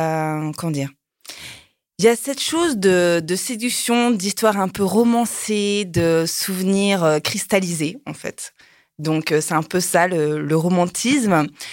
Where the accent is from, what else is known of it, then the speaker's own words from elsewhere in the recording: France; je suis française, j'ai 31 ans, je reviens tout droit du Japon.